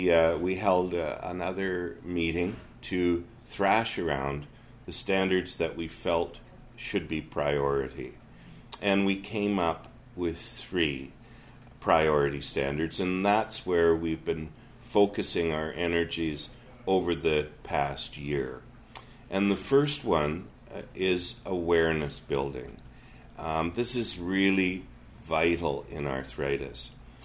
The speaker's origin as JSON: {"language": "English", "town": "Vancouver", "region": "British Columbia", "country": "Canada", "said": "I, as a Vancouverite, am ashamed if I think that my fellow citizen in Newfoundland is suffering an inadequate element in their essential healthcare because of where they live"}